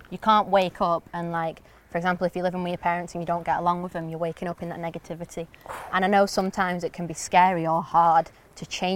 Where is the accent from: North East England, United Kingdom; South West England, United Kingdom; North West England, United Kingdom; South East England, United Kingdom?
North West England, United Kingdom; Bamber Bridge; one of my dreams, once I started to do pretty well, was to build football pitches in my hometown for kids.